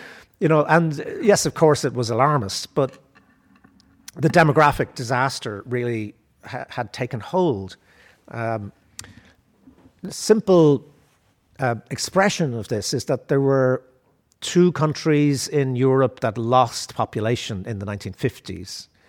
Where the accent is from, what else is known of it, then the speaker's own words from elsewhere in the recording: Ireland; born there; the year that I was born in Ireland in 1958.